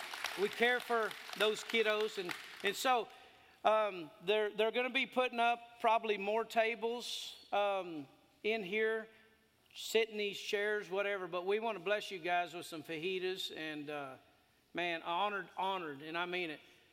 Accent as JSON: {"language": "English", "region": "New Mexico", "country": "United States", "said": "I was from New Mexico, yeah."}